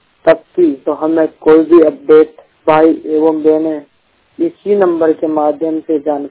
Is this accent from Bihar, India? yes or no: no; Ajmer, Rajasthan, India; मैं राजस्थान अजमेर से हूँ।